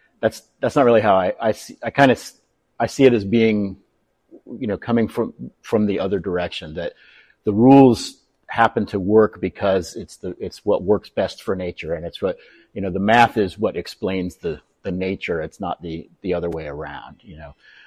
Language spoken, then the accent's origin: English; Florida, United States; You know, I grew up in Florida, and to me, the interior of Florida was always my favorite part.